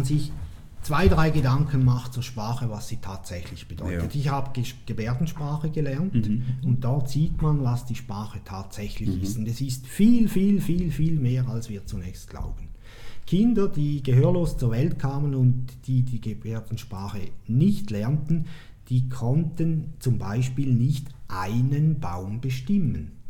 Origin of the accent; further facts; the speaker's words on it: Switzerland; Also ich als Schweizer kann in, ich sage jetzt mal Frankfurt am Main, jene Kultur überhaupt nicht nachvollziehen